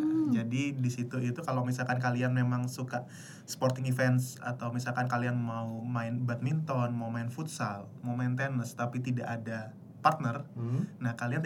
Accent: Yogyakarta, Special Region of Yogyakarta, Indonesia; ketika di kotaku sendiri, misalkan aku kan di Jogja

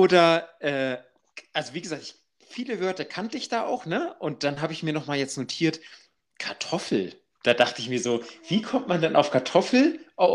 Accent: Northern Germany, Germany; Ich komme ja aus dem Norden, hört man ja auch vom Dialekt.

